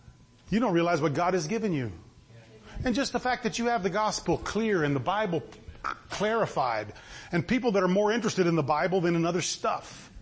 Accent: San Antonio, Texas, United States; I'm glad I'm an American. I'm glad I'm a Texan. I'm glad I'm from San Antonio.

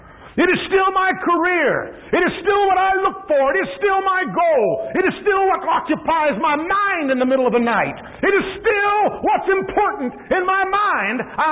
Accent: United States; Everybody can tell I'm an American down there. I mean, I don't blend in.

